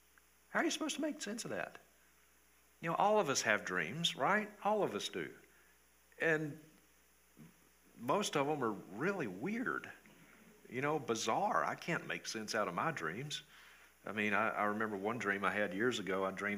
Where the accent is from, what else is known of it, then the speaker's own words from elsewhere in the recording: Mississippi, United States; now in Montana, United States; You know, I grew up in Mississippi and now live in Montana.